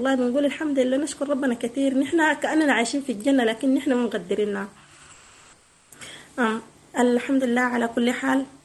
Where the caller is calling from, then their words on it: Nyala, South Darfur, Sudan; نحن في نيالة الحمد لله كان الجو ساخن شديد